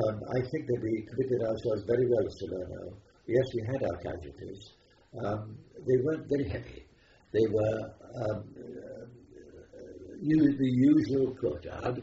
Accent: United Kingdom; We, as British soldiers, were listening to the London News on the radio

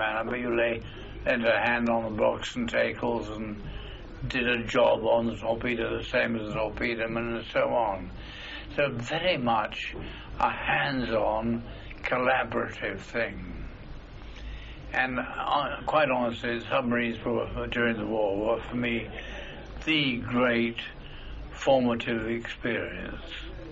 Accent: United Kingdom; one of the great problems with being British is when you're brought up, you believe that there's somewhere a bunch of supermen who run the country.

